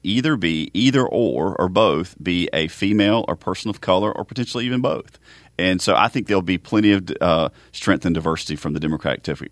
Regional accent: North Carolina, United States; So growing up in North Carolina, everybody was – this is pre-Carolina Panthers – is everybody was either a Redskins or a Cowboys fan.

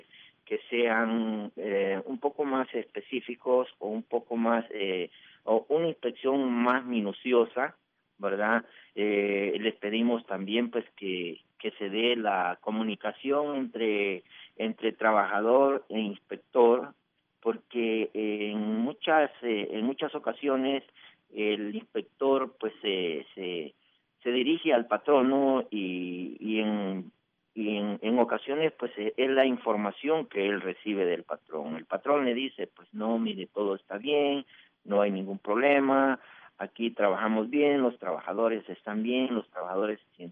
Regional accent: El Salvador; Soy de El Salvador, un trabajador de lechería.

